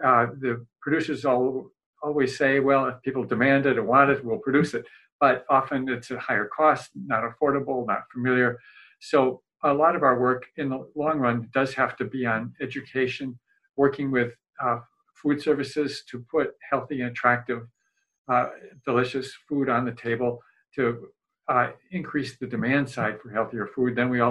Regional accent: Midwest, United States; But, I hate to say it, I'm from the Midwest too

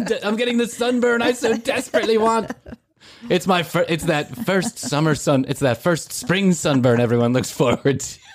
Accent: Ireland; First of all, I'm Irish.

